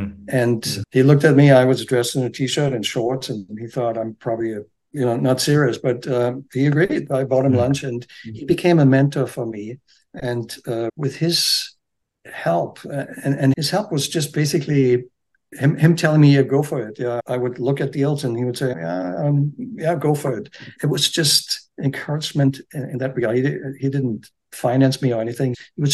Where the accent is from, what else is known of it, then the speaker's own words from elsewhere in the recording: Germany; English is a second language; when I grew up in Germany.